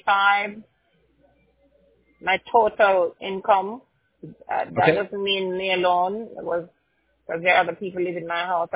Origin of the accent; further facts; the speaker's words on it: Jamaica; now in United States; I'm a Jamaican. I am brown. I'm not black. Black is like the color of a car. I am brown. I am Afro-Caribbean. I'm from African descent. I'm from Jamaica.